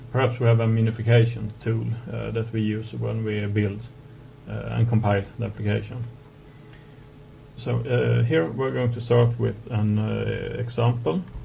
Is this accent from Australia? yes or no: no; Sweden; I'm from Sweden and I work as a senior full stack developer.